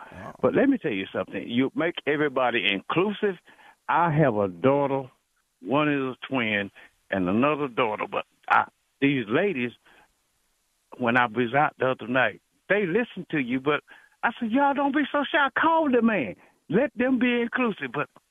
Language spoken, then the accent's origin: English; North Carolina, United States; moved away as an adult; now in Washington, United States; I'm from North Carolina, Tobacco Road, but I came here to D.C. I've been here for 50 years.